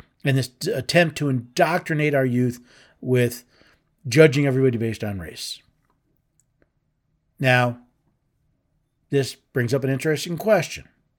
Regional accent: New York City, New York, United States; So, I grew up in the 60s and 70s. I was born in New York City. I lived in a neighborhood where 49% of the kids were black, 49% Puerto Rican, and 2% everything else.

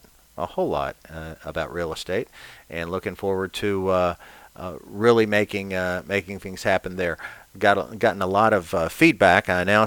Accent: Louisville, Kentucky, United States; And here we are back at the Rusty Satellite Show in Louisville, Kentucky, my hometown.

